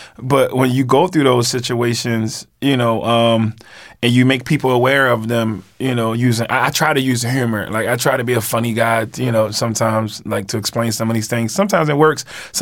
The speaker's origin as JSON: {"language": "English", "town": "Baltimore", "region": "Maryland", "country": "United States", "said": "it's no secret, I'm from East Baltimore"}